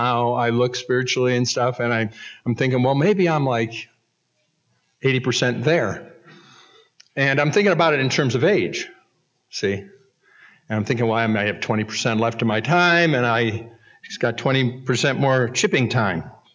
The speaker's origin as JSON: {"language": "English", "region": "Florida", "country": "United States", "said": "Well, I'm from Florida, so there's 14 of us here."}